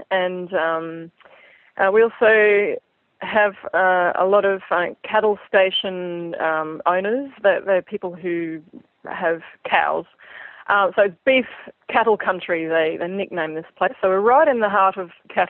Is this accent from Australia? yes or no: yes; Australia; I grew up in Australia and just grew up in Canada.